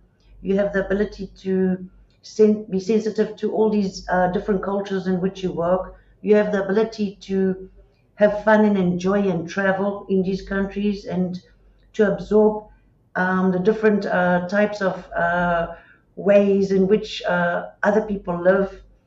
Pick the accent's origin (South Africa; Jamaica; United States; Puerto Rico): South Africa; born there; So I was born in South Africa. I went overseas just to gain experience and I returned to Africa.